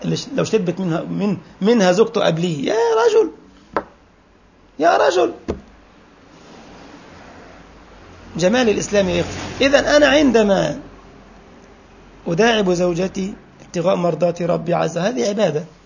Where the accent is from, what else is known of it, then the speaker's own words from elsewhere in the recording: Egypt; عندنا في مصر لك المنديل المحلاوي